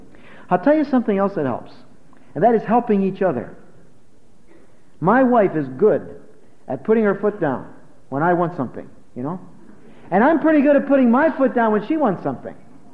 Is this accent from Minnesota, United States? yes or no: no; Philadelphia, Pennsylvania, United States; born there; Not far from where I was born. I was born in Philadelphia, but not far from there, in Lancaster County.